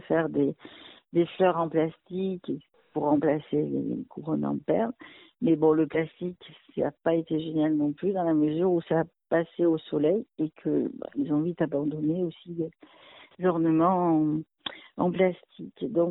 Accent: La Ciotat, Provence-Alpes-Côte d'Azur, France; born there; Moi, je suis née à La Ciotat, au bord de mer.

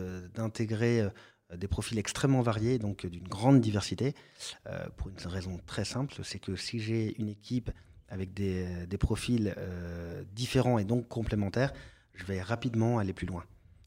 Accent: France; je suis français et fier de l'être, pro-français

